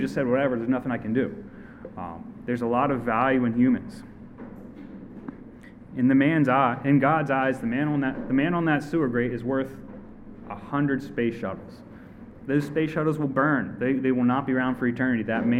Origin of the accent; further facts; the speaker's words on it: United States; We grew up here in America, and it's given that life has value.